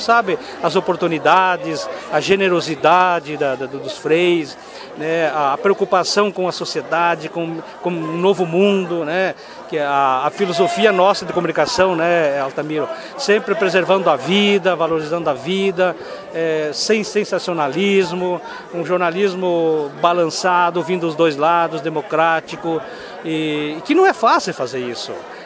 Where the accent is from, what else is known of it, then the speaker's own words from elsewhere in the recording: Maximiano de Almeida, Rio Grande do Sul, Brazil; eu digo porque eu sou de Maximiano de Almeida, que também pertenceu à Lagoa Vermelha no passado.